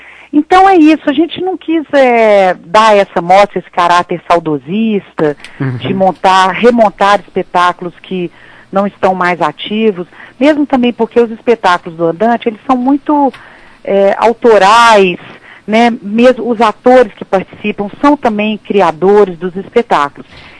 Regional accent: Minas Gerais, Brazil; as pessoas vão sentir como nós mineiros, né, que temos essa proximidade com Ouro Preto

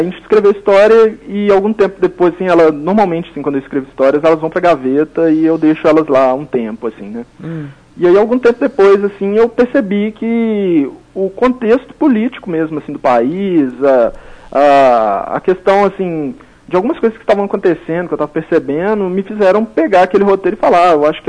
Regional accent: Belo Horizonte, Minas Gerais, Brazil; eu sou da região do Barreiro

